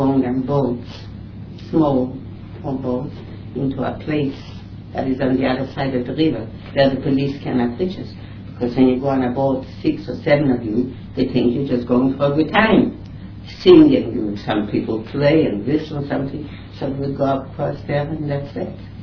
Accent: Brest, Brest Region, Belarus; And in Brest-Litovsk, I knew most everybody, and it was my hometown.

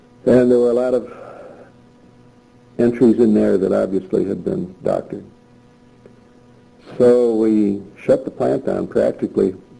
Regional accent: New York, United States; And I suspect because I was from New York State, he wanted me to serve as his executive assistant

